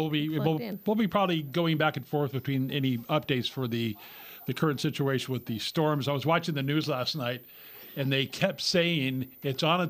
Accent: Guerneville, California, United States; also born or lived in San Francisco; And I was born in Guerneville, raised in Guerneville. I was born in San Francisco

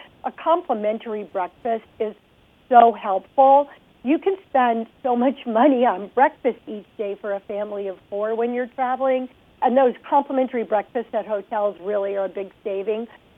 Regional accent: Toledo, Ohio, United States; You know, I'm from Toledo, Ohio originally, so I'm from your area.

